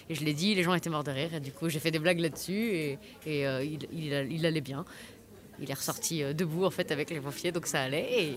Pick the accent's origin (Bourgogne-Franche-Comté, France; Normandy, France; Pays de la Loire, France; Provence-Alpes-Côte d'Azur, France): Pays de la Loire, France; Nantes; Alors moi je suis de Nantes.